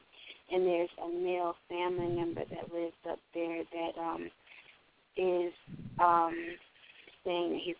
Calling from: Florida, United States; I'm calling from Florida.

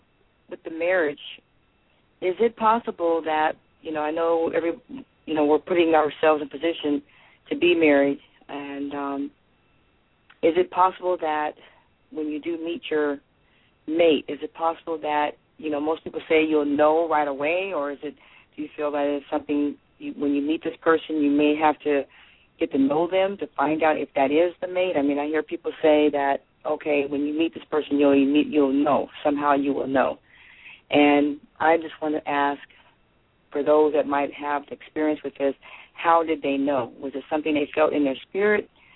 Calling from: Altadena, California, United States; I'm calling from Altadena, California.

